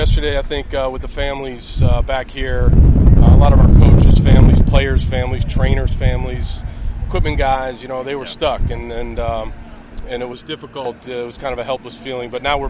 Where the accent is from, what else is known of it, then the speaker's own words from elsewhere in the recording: East Coast, United States; I grew up on the East Coast